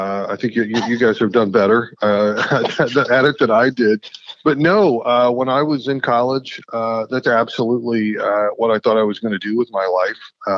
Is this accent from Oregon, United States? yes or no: no; Springfield, Ohio, United States; I grew up in Springfield, Ohio, and ended up, you know, working at that newspaper for a couple summers